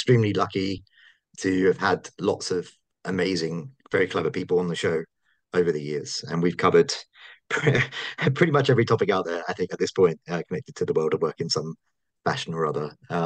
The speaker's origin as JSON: {"language": "English", "country": "Canada", "said": "I am a proud Canadian as well as a Brit"}